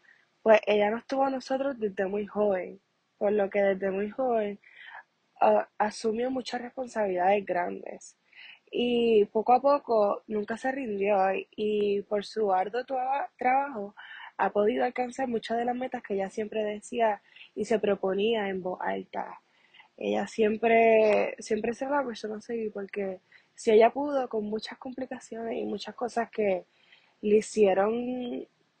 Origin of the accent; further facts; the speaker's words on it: Mayagüez, Puerto Rico; born there; está localizado en el mismo pueblo de Mayagüez.